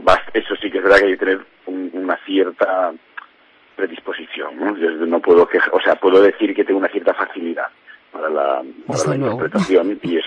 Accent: Ortigueira, Galicia, Spain; yo soy de Ortigueira

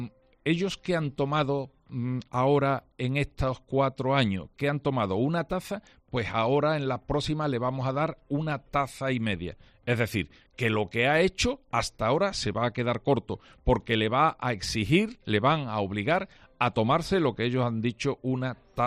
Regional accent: Andalusia, Spain; todos los onubenses vamos a tener que pagar por pasar por esa autovía.

